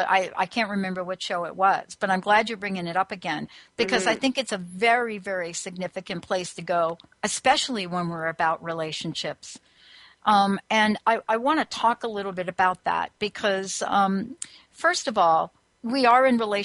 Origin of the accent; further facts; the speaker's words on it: New Jersey, United States; he graduated from Rutgers, and I'm from New Jersey.